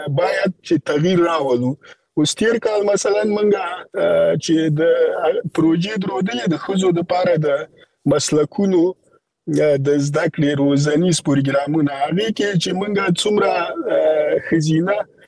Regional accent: Afghanistan; مونږ خپل افغانان یو او مونږ د وطن د سره ځانګړي مینا لرو

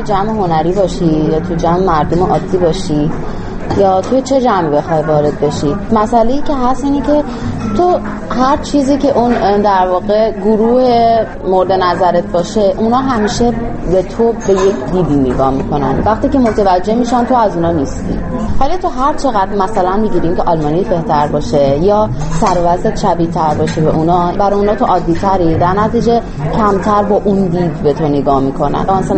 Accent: Iran; moved away; من میگه از ایران میام.

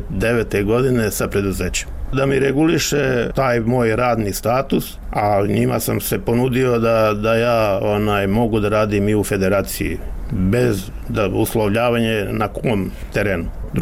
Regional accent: Kosovo; now in Bosnia and Herzegovina; Inače sam rodom sa Kosova, ali sam ovdje došao 1969. godine u Bosni, kada u Bosni nije bilo ni 100 km asfaltnih puteva, asfalta

